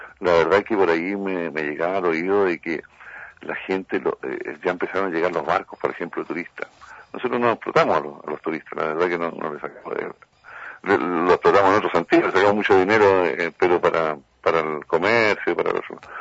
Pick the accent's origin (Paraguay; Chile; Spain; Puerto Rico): Chile; Magallanes; más quiero a Magallanes, más quiero a mi tierra